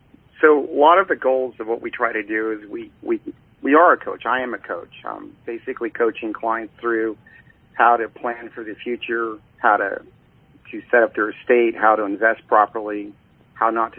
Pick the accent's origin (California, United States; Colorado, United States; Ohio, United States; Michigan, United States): California, United States; also born or lived in Prescott, Arizona; I grew up in the Central Valley of Central California. Lived there, grew up there, farmer's son, farmer's kid. And then probably about, it's probably about 13 years ago, we moved to Prescott, Arizona